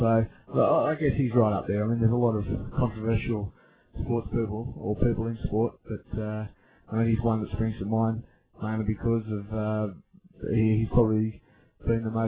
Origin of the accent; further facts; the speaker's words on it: Australia; Being an Aussie bloke, I've always loved cricket. I played it as a young bloke